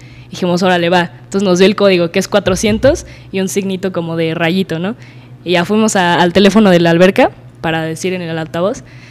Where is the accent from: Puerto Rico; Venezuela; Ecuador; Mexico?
Mexico; Pero obviamente somos mexicanos y pues ya saben la cultura.